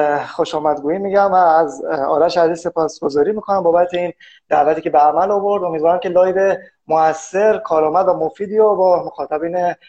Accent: Tehran, Tehran Province, Iran; also born or lived in Bushehr, Iran; من متولد 67م و به دلایلی در بوشهر به دنیا آمدم. دوباره بلافاصله برگشتم تهران. در واقع زاده بوشهر هستم.

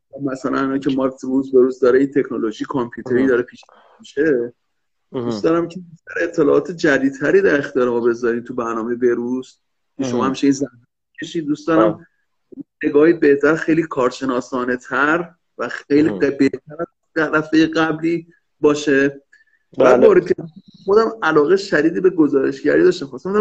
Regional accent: Tehran, Tehran Province, Iran; من از تهران هستم، 33 سالمه.

